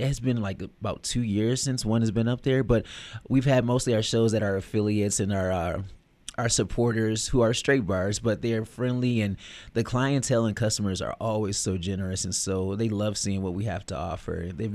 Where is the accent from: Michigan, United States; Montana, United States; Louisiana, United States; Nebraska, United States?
Michigan, United States; Detroit; Like, I come from a dancing musical family. Like, I'm from Detroit, the Motown, so, like, every family reunion, family barbecue gathering, we all busted out